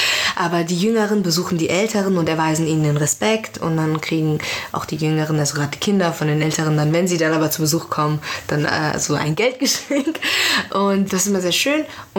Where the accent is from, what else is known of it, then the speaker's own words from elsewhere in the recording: Frankfurt, Hesse, Germany; so gerade also im Raum Frankfurt zum Beispiel, wo ich aufgewachsen bin.